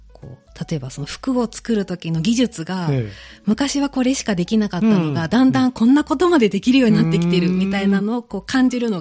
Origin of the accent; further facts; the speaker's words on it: Aichi, Japan; accent: Nagoya dialect; 自分もそんなにこう、名古屋弁を身につけてるなとは思ってなかったんですけれども